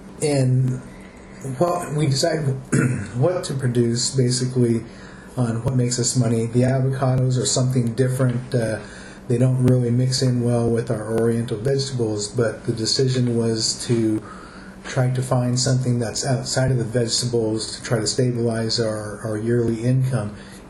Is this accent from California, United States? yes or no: yes; San Luis Obispo, California, United States; born there; I was born in 1959 in San Luis Obispo.